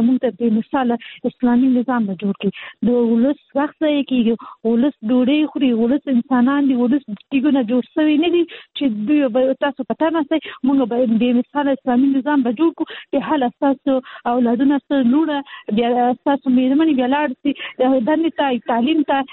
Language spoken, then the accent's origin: Pashto; Kabul, Afghanistan; زه خاصه د کابل يم